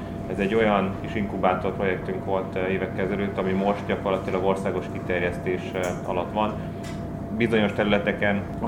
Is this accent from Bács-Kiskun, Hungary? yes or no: no; Debrecen, Hajdú-Bihar, Hungary; now in Budapest, Hungary; Mondom ezt Budapesten élő debreceniként persze